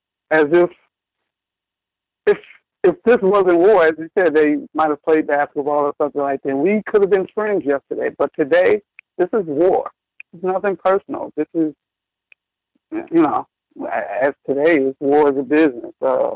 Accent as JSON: {"language": "English", "region": "Louisiana", "country": "United States", "said": "I'm from Louisiana."}